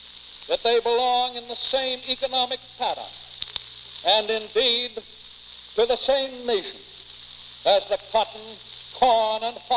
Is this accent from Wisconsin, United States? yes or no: no; New York, United States; As a New Yorker, I am confident, and I think you are too